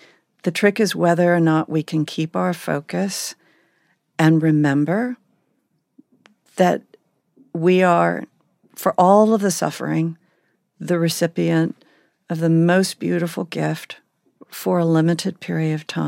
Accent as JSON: {"language": "English", "region": "Tennessee", "country": "United States", "said": "I am a Tennessean. There is an enormous amount about being a Tennessean that I don't believe in and I am appalled by."}